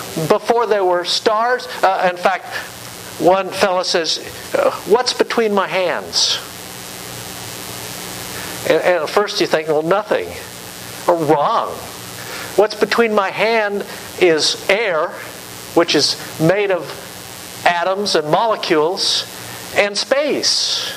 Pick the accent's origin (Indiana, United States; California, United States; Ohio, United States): California, United States; I've been to the beach. I grew up in Southern California.